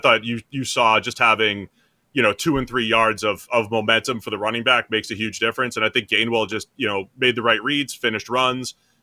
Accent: Boston, Massachusetts, United States; you know, I grew up in Boston, so I'll be rooting for them tonight.

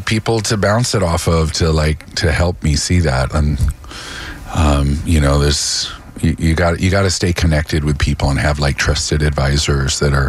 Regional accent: Omaha, Nebraska, United States; what life was when I was 8 years old and growing up in Omaha

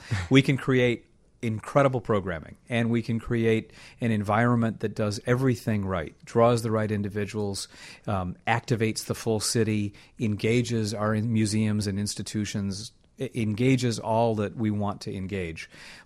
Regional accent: Rock Island, Illinois, United States; now in Chicago, United States; I'm from Rock Island, Illinois. I was down in Kansas City, big Greek immigrant family here in Chicago.

